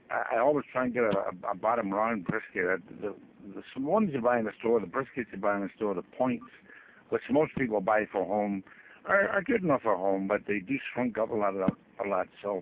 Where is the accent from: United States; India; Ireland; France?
Ireland; moved away; Well, actually, the funny thing is, in Ireland, when I grew up in Ireland, we didn't have biscuit.